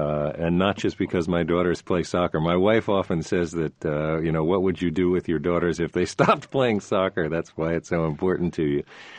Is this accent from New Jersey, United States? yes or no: yes; New Jersey, United States; I grew up in New Jersey, and I grew up in a culture where not only at home but in prep school and college where that was what boys and young men did.